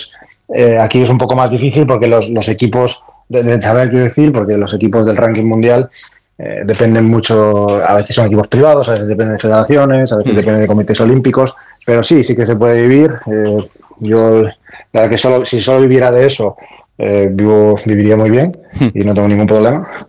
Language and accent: Spanish; Galicia, Spain; yo soy gallego y a mí lo que no me gusta es ir a la playa y encontrarme restos de redes